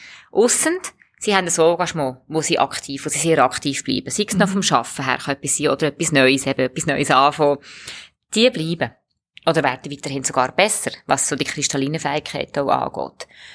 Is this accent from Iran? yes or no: no; Switzerland